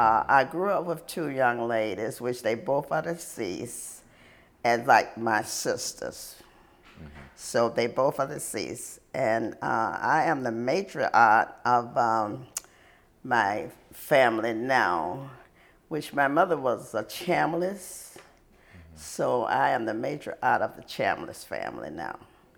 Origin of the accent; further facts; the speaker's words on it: Atlanta, Georgia, United States; born there; moved away as an adult; now in Ann Arbor, United States; Yeah, I was born in Atlanta, Georgia, like I said, April 15, 1936.